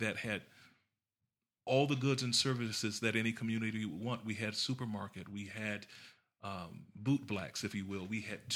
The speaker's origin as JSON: {"language": "English", "town": "Los Angeles", "region": "California", "country": "United States", "tie": "born or raised there", "said": "Well, I was born and raised in the Mid-City community that you speak of."}